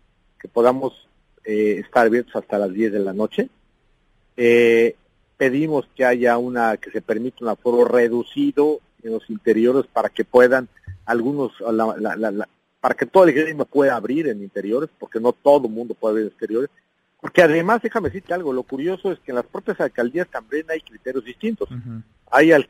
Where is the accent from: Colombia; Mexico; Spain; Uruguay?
Mexico; en medio de esta pandemia, como mexicanos, y quitarnos las banderas